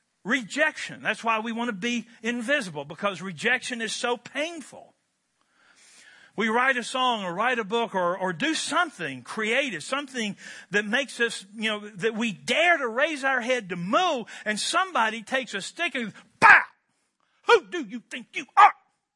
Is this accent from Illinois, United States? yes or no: no; Wisconsin, United States; I'm a kid from Barron County.